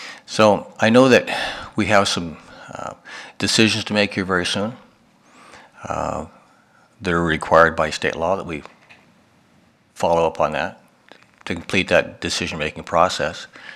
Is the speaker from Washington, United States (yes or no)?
yes; Spokane, Washington, United States; also born or lived in Kirkland; I grew up in Spokane and raised my kids in Kirkland.